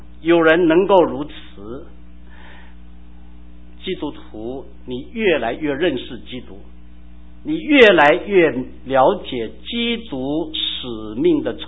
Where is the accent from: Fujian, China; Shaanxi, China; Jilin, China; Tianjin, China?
Fujian, China; Fuzhou; 家，就是福州。我们的朋友啊，就开车带我们把福州想去的地方都去遍了